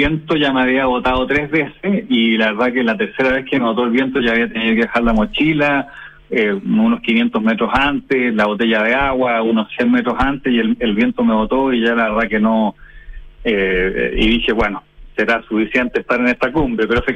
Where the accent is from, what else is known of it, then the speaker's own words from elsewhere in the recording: Chile; also born or lived in Chicago, United States; nací en Chicago, bueno, pero eso es una experiencia circunstancial, porque a los 3 meses de edad ya estaba de vuelta en Chile